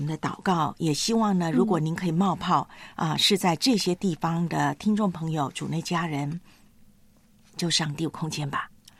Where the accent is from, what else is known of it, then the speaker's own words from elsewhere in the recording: Taiwan; 所以台湾呢，我就看到我老家那边的朋友们就说已经发了这个海啸警告了